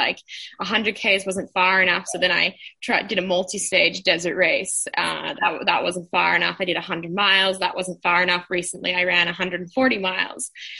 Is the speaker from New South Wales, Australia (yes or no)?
no; Melbourne, Victoria, Australia; as an Australian and especially as a Melbourne person, you know, people are just like, you don't do that.